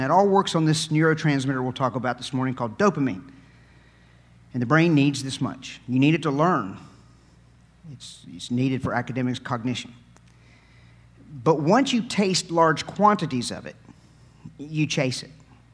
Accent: United States; I travel to all these places, but I'm an American, and from my accent, I'm a redneck, can't you tell?

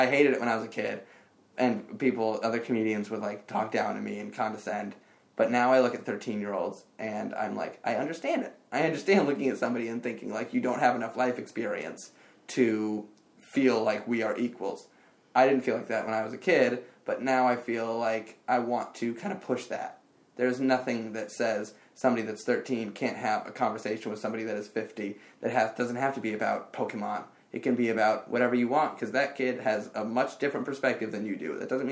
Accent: San Francisco, California, United States; I grew up in California. I grew up in such a bubble. I grew up in you know, very liberal San Francisco.

